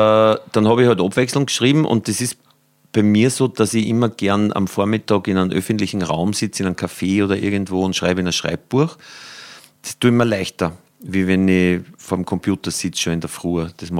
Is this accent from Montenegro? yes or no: no; Lower Austria, Austria; Und Neumarkt an der Ips ist quasi gar nicht so weit von mir, wo ich herkomme.